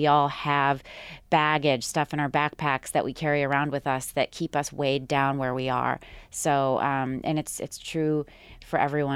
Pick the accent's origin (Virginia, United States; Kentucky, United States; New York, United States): New York, United States; Rochester; I grew up in Rochester with a chip on my shoulder and a Kodak household, and I wanted to make a difference, so I moved back home.